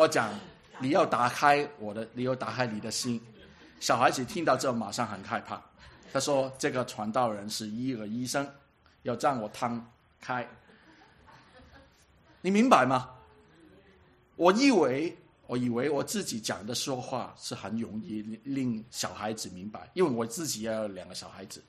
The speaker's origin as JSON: {"language": "Chinese", "country": "Hong Kong", "second_language": "Chinese", "moved": "as an adult", "lives_now": "Vancouver, Canada", "said": "你知道我是香港人啊，我很年纪比较大一点才来在加拿大的时候，所以我现在可以讲英文已经是感谢神的了。没有办法讲英文，我总有口音的"}